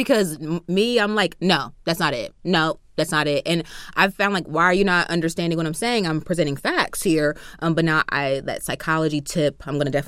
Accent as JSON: {"language": "English", "region": "New Jersey", "country": "United States", "said": "I'm from South Jersey, so like it's not possible for me."}